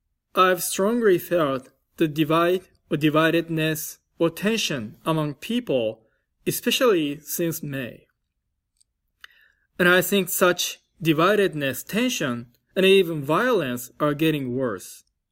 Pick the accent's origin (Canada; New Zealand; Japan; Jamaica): Japan; Hiroshima; English is a second language; now in California, United States; I am originally from Hiroshima, Japan